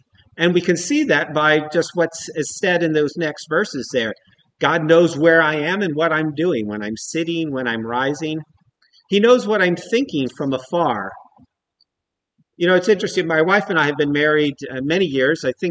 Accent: United States; Now, growing up in the United States

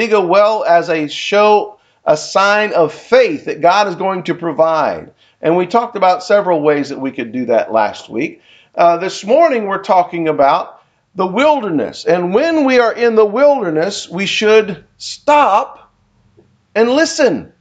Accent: Kansas, United States; now in Louisiana, United States; When I was young, growing up in Kansas, we had snowstorms. Now, we've had snow in Louisiana since I've been here.

